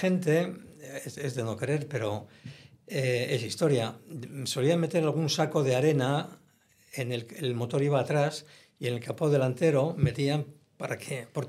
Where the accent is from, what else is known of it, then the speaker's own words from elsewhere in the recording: San Sebastián, Basque Country, Spain; Yo soy de San Sebastián, tengo mi casa en San Sebastián